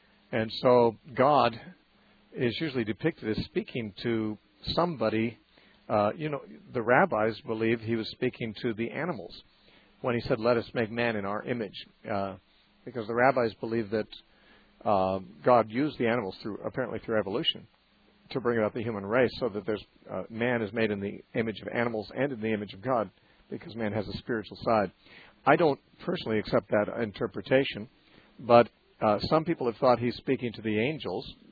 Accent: Santa Cruz, California, United States; Let's talk to Michael from Santa Cruz, California, my hometown.

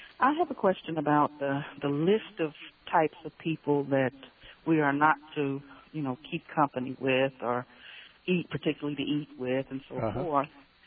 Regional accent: Oklahoma, United States; I'm from Oklahoma, yeah.

